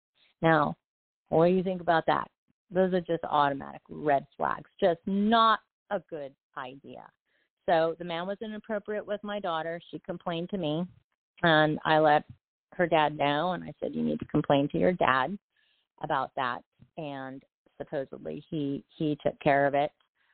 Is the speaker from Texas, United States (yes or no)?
no; Santa Cruz, California, United States; I decided to come home to my hometown of Santa Cruz, which was a lot more affordable and where all my family and friends and childhood people that I grew up with were.